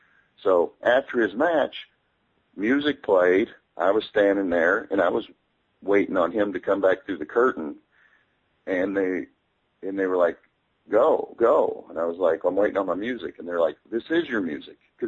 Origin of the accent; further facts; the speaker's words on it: New Albany, Indiana, United States; I mean, you'd expect two French guys to be pro-French, but not a guy from New Albany, Indiana.